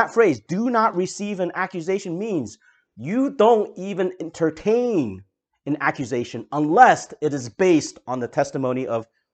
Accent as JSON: {"language": "English", "country": "Taiwan", "tie": "born or raised there", "lives_now": "United States", "said": "I come from Taiwan. I was born there."}